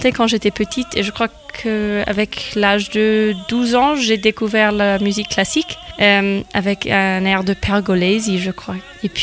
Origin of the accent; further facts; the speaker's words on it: Paris, Île-de-France, France; moved away as an adult; also born or lived in United States; now in Germany; Moi, je suis franco-américaine. Je suis née en France, à Paris, dans la 15e arrondissement. Et puis, je suis grandie entre les États-Unis et puis la France. Et avec l'âge de 21, je suis déménagée en Allemagne parce que je voulais apprendre la langue